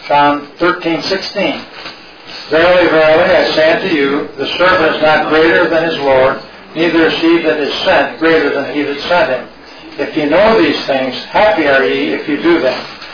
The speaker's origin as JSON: {"language": "English", "region": "Missouri", "country": "United States", "said": "See, I'm from Missouri. See, I want to see. You show me."}